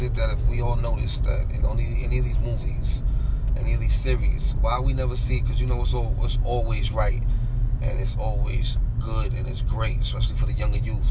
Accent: Bronx, New York, United States; I'm from the Bronx, bro. You better have a serious face.

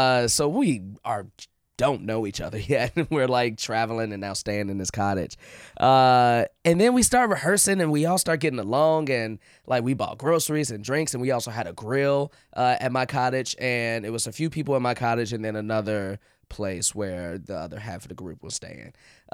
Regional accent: Chicago, Illinois, United States; Then we get to Provincetown, and mind you, I'm from Chicago. So, like, that's a big city, major city.

